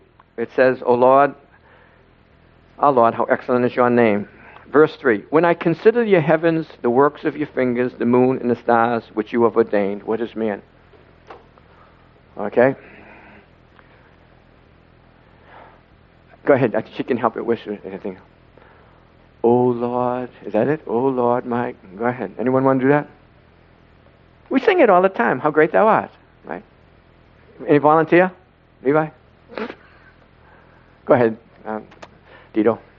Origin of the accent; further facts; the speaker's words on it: Boston, Massachusetts, United States; I'm from Boston, but I have to look it up.